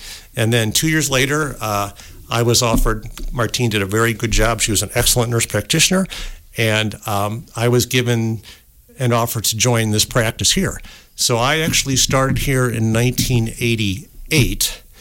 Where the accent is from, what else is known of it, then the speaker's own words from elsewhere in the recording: St. Louis, Missouri, United States; So I grew up in St. Louis, Missouri, and did my medical training at a college called St. Louis University.